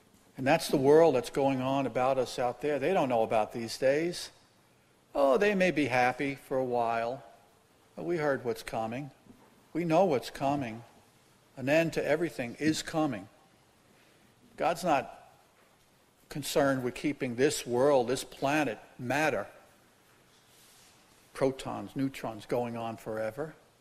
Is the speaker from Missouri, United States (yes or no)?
no; New York City, New York, United States; Come to where I grew up in Brooklyn, New York.